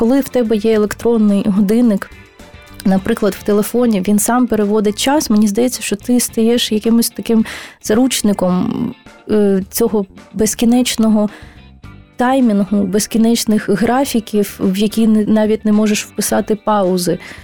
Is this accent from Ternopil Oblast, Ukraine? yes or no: no; Kyiv, Ukraine; Хоча я Київ обожнюю, це моє рідне місто, дійсно, хоча багато хто думає, що я з Чернігова. Мій рід з Чернігова, але я киянка.